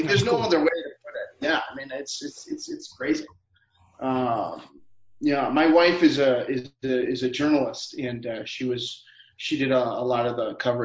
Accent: Illinois, United States; I'm from Illinois, but I consider myself a Minnesotan.

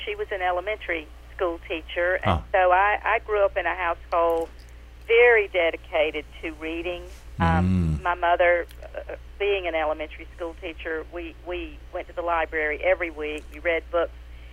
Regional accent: Lancaster, South Carolina, United States; folks from my hometown have, you know, made comments in Bells for Eli, oh, this has got to be like Lancaster.

